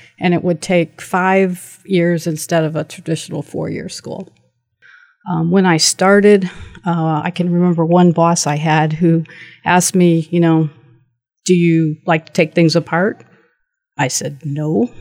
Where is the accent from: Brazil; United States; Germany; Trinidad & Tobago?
United States; Anderson, Indiana; I grew up in Anderson, Indiana, and it was a very loving home. My father worked in a factory.